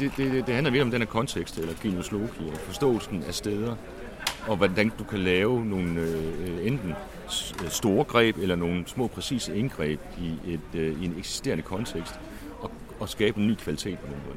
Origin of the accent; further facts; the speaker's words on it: Esbjerg, Region of Southern Denmark, Denmark; Den, som jeg husker, det var noget nær fraværende, da jeg var ung i Esbjerg.